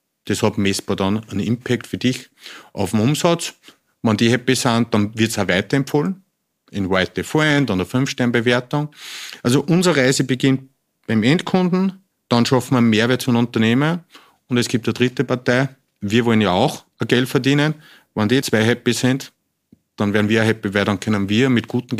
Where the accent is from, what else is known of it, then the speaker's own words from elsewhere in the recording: Upper Austria, Austria; bin ein Oberösterreicher Berggeher.